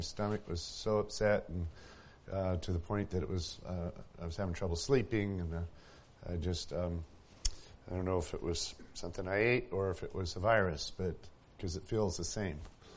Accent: Midwest, United States; And growing up in the Midwest, I learned to identify those plants very, very carefully.

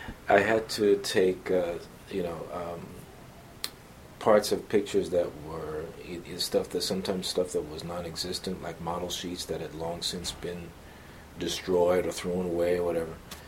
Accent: New York, United States; now in Los Angeles, United States; I mean, you know, New York is my hometown. I still love it.

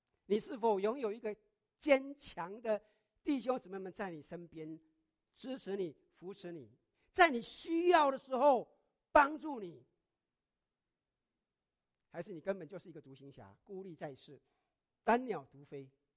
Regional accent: China; 这个我们可以说，就是我们中国人所说的贵人来相助，是吧？

